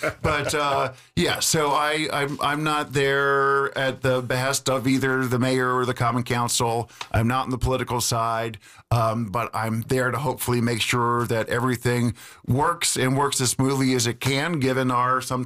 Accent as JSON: {"language": "English", "town": "Milwaukee", "region": "Wisconsin", "country": "United States", "tie": "born or raised there", "said": "I grew up in the Milwaukee area and been there since high school."}